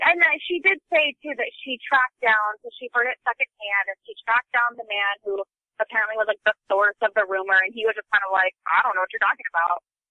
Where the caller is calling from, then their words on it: Sacramento, California, United States; I'm calling from Northern California, Sacramento area.